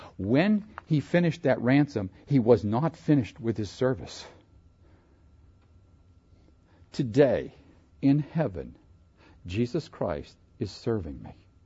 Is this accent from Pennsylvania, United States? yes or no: yes; Pennsylvania, United States; I grew up in Pennsylvania. We just call them regular Joes.